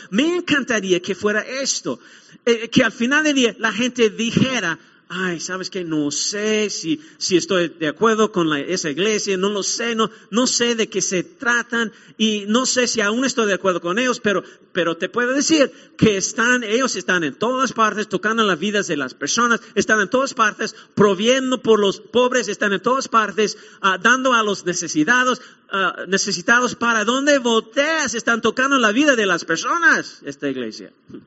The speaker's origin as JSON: {"language": "Spanish", "country": "United States", "said": "Y nosotros tenemos un día, los americanos tenemos un día festivo que siempre celebramos como americanos, Thanksgiving, Acción de Gracias."}